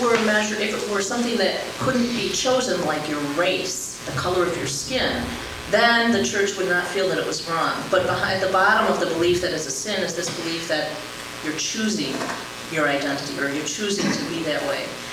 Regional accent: Oregon, United States; I was thinking I'm from Oregon

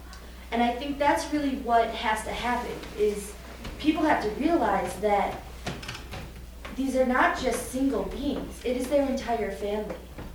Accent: Milwaukee, Wisconsin, United States; I'm from Milwaukee, Wisconsin.

